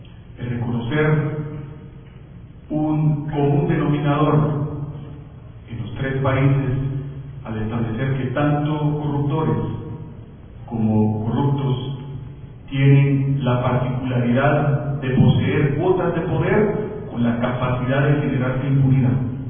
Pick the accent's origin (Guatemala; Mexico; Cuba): Guatemala; Como guatemaltecos y guatemaltecas hemos sido testigos de esa debilidad normativa